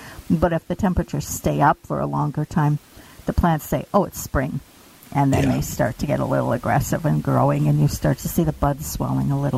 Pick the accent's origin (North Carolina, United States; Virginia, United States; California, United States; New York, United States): Virginia, United States; Up in Virginia.